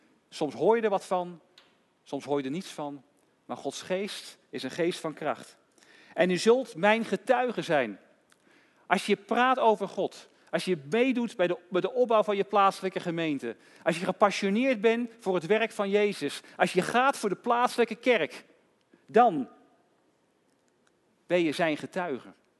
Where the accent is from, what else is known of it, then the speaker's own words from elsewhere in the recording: France; Dutch is a second language; Bij mij kun je bijvoorbeeld hartstikke goed zien dat ik uit Frankrijk kom, toch? En horen aan mijn Franse taal en tongval.